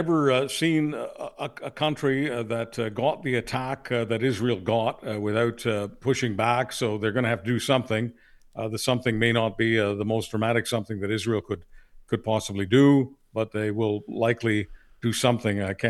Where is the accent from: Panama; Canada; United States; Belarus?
Canada; I'm a Canadian, Ryan, just like you.